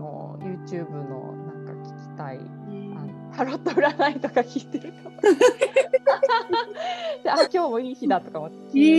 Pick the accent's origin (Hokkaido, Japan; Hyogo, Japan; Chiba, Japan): Hyogo, Japan; also born or lived in Tokyo; 出身は兵庫県で、うん、で最後はあの東京で働いてたんで、